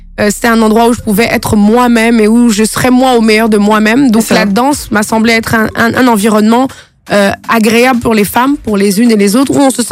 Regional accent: Quebec, Canada; je viens du Québec, donc j'ai le droit.

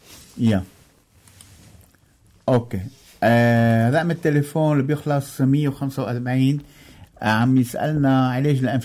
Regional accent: Lebanon; لما نحكي انتيبيوتيك دغري عندنا بلبنان

